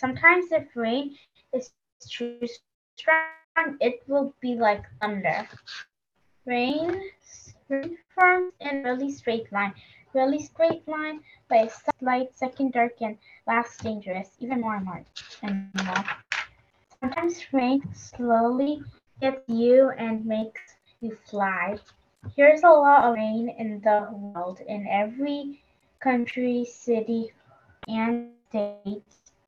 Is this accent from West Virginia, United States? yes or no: no; Hudson, New York, United States; I'm eight years old, and I'm also from Hudson.